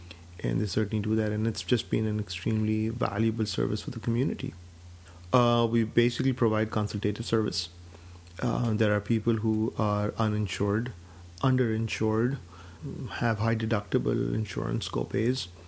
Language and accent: English; Karachi, Sindh, Pakistan; moved away as an adult; now in United States; And I grew up in Pakistan. I was born in Karachi, Pakistan.